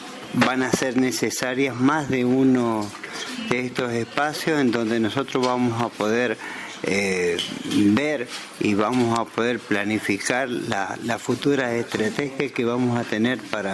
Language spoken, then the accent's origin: Spanish; Catriel, Río Negro, Argentina; de Catriel y hasta ahora hemos estado noticiándonos de todo el desarrollo